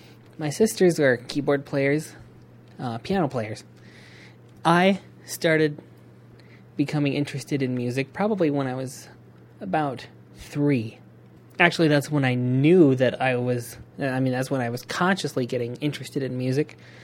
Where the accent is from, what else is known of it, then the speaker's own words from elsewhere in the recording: North Dakota, United States; I should mention I'm from South Dakota and grew up on a little ranch in North Dakota, just across the line from the South Dakota border, and cattle ranch.